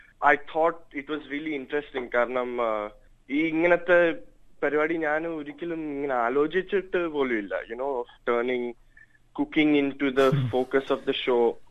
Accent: Gujarat, India; born there; Malayalam is a second language; And ഞാനും എൻ്റെ ചേച്ചി we both born in Gujarat.

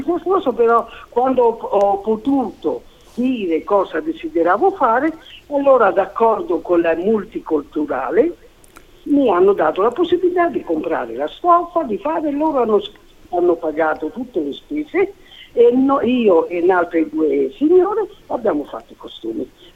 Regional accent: Rome, Lazio, Italy; Originaria sono nata a Roma e sono cresciuta soltanto un metro e mezzo a Roma, fino a 15 anni.

